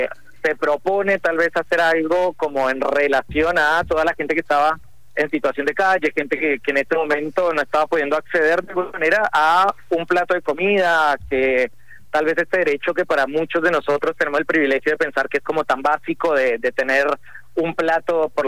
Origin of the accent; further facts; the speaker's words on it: Bogotá, Colombia; Yo más exactamente soy de Bogotá, pero sí, de la Gran Colombia.